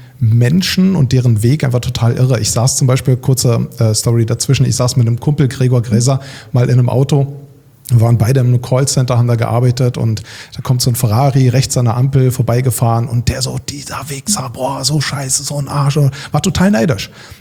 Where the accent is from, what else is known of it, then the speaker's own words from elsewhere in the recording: Berlin, Germany; Ich bin halt in Berlin im Osten aufgewachsen, in Friedrichshain